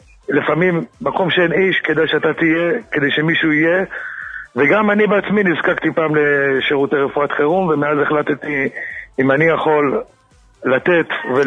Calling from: Bnei Brak, Tel Aviv District, Israel; מבני ברק.

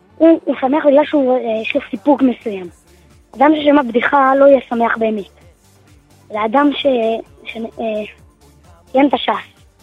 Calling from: Elad, Central District, Israel; אני מאלעד.

